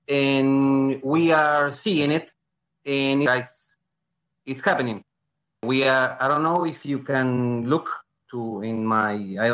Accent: Buenos Aires, Argentina; English is a second language; because I'm from Buenos Aires. Yes, in Argentina, we all love.

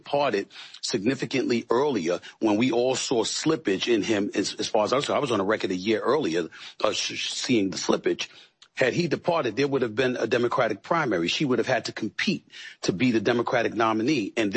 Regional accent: United States; So if you're an American voter, which I am, because I am no politician, I am an American voter.

